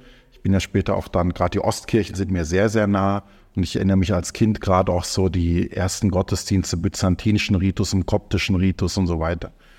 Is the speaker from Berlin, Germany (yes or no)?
no; Baden-Württemberg, Germany; also born or lived in Stuttgart / Hesse; Stuttgart geboren, dann aufgewachsen eben in Baden-Württemberg und dann auch vor allem Hessen. Und ich bin auch gar nicht von Haus aus katholisch